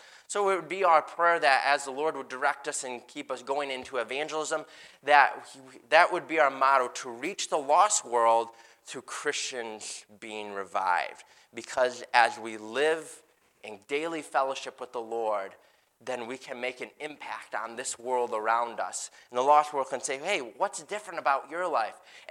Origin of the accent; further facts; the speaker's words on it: Shelby Township, Michigan, United States; I grew up in Shelby Township. I'm the number six of seven